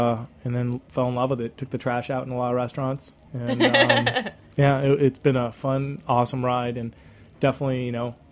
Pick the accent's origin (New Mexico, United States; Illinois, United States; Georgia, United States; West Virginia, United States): New Mexico, United States; Sanford; Yeah. I grew up in Sanford, New Mexico.